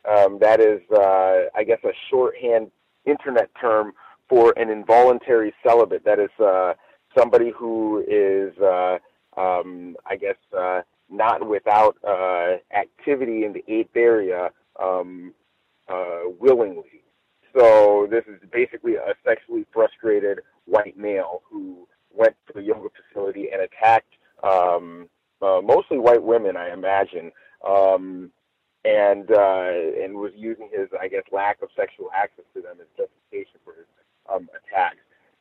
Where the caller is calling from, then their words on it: Los Angeles, California, United States; I'm calling live from Los Angeles.